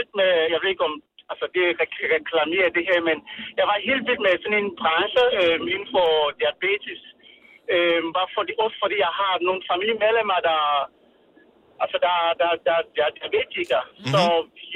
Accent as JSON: {"language": "Danish", "country": "Cameroon", "lives_now": "Greve, Denmark", "said": "Jeg er fra Cameroon."}